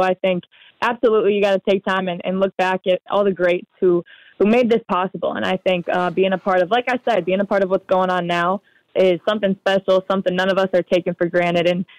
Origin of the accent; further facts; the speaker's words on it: Cleveland, Ohio, United States; also born or lived in Akron; I was born in Akron and grew up in Cleveland, Berea area.